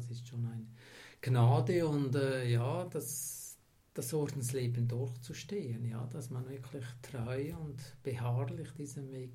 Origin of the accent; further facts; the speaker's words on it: Graubünden, Switzerland; Also in den Ferien bin ich gerne in den Bergen. Ich bin ein Bündner.